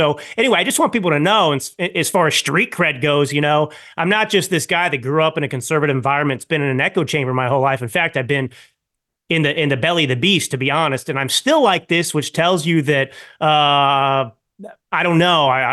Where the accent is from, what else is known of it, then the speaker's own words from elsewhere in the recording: Texas, United States; I grew up in Texas.